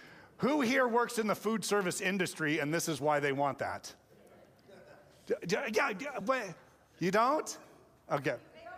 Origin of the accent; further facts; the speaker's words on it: United States; So, but it was very hard for me, even as American, because let me tell you, some of the service we got overseas was really fantastic.